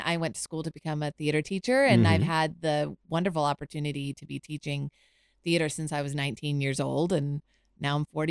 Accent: Los Angeles, California, United States; also born or lived in Florida; I practically lived there. I'm from Los Angeles.

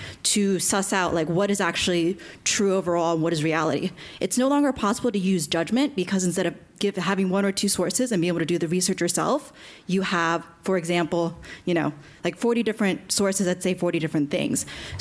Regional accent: United States; now in London, United Kingdom; I'm an American, I'm here in London, you know, people are way more global.

